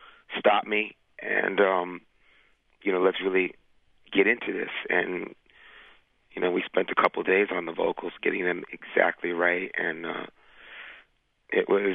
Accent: New York City, New York, United States; Well, I grew up in New York City and... you know, I was born in 1964, so, you know, I grew up in a perfect time to catch

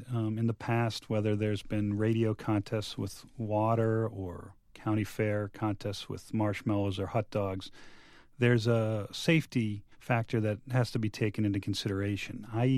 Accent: Boston, Massachusetts, United States; Yeah, I am from Boston originally, and I was in New Orleans when the Patriots were in the Super Bowl in 2002.

